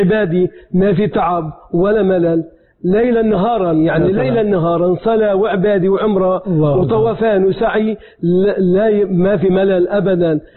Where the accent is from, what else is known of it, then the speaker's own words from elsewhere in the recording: Syria; عندنا في سوريا